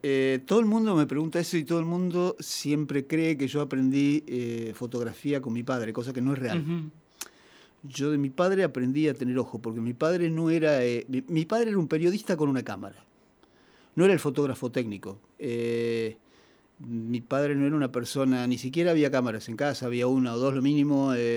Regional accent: Santa Rosa, La Pampa, Argentina; also born or lived in General Pico; Mi niñez está fraccionada. Mi niñez fue hasta los 8 años en Pico, yo nací en Pico, uh-huh. Y de los 8 años en adelante aquí en Santa Rosa.

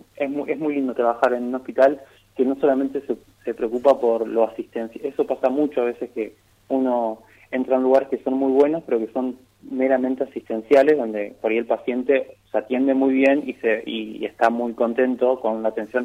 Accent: interior, Argentina; yo vengo del interior, no soy de Capital Federal.

